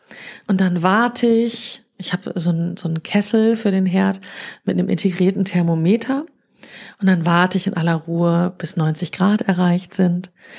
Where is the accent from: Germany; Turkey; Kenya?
Germany; Münster, North Rhine-Westphalia; Also ich komme aus Münster, da ist das ein bisschen anders.